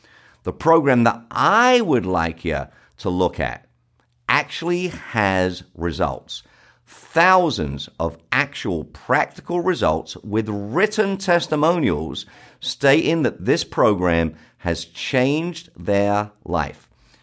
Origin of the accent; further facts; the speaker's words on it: Brixton, London, United Kingdom; I am from the South. I'm from a place called Brixton in South London.